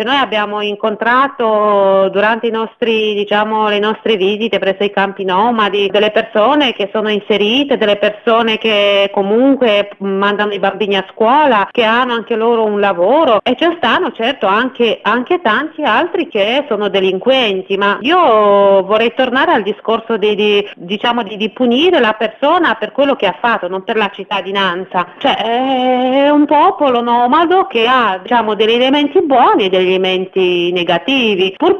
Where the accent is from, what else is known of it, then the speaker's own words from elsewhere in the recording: Romania; quando noi come rumeni siamo rimasti un po' delusi